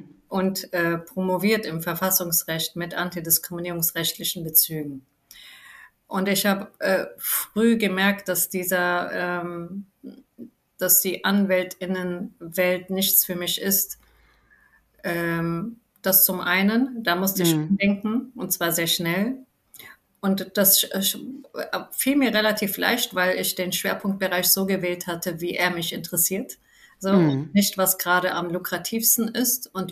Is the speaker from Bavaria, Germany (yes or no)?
no; Frankfurt, Hesse, Germany; born there; now in Bochum, Germany; gebürtige Frankfurterin, jetzige Bochumerin, marokkanischstämmig, weiblich, muslimisch.